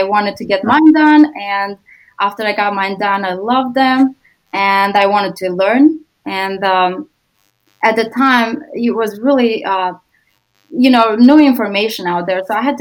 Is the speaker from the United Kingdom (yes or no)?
no; Moldova; English is a second language; now in United States; I came here in this country 12 years ago from Moldova.